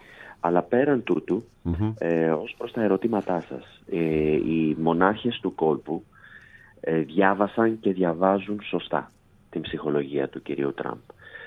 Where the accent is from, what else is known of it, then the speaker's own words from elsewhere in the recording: Greece; Και γνωρίζουμε την κατάληξη τέτοιων μνημονίων και από σαν Έλληνες.